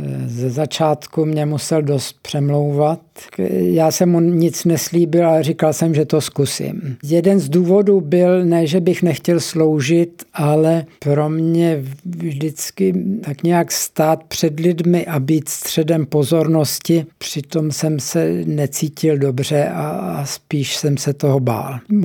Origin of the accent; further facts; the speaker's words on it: Plzeň, Plzeň Region, Czechia; born there; Já jsem se narodil v Plzni, ale už v mém útlém dětství koupili moji rodiče chalupu na Zelené. Tady jsme strávili všechny prázdniny, víkendy.